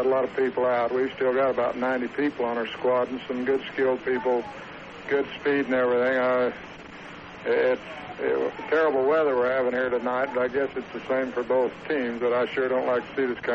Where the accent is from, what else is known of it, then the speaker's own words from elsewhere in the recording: Thatcher, Arizona, United States; Oh, yes. Yeah, well, I'm from Thatcher.